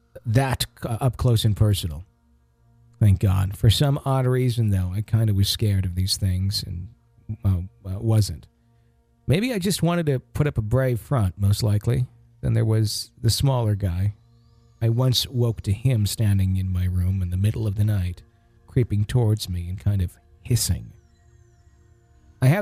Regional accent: Finland; English is a second language; I'm from Finland

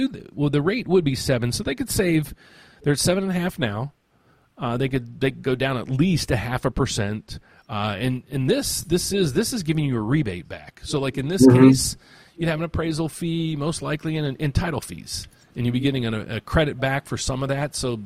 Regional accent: West Virginia, United States; Dude, I'm from West Virginia. I don't know California.

